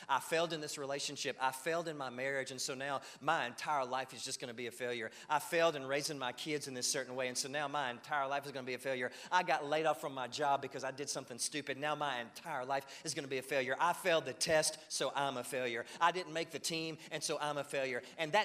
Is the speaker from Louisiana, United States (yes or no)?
yes; Louisiana, United States; I'm a Cajun, full-blooded, man. My dad's mom, she couldn't hardly speak English, man.